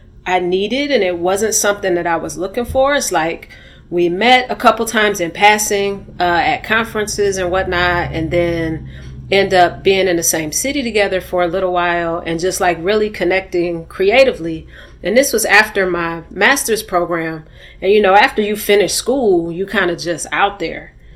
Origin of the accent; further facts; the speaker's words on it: Milwaukee, Wisconsin, United States; I had really great neighborhoods growing up in Milwaukee. We had lawns and backyards and lots of parks.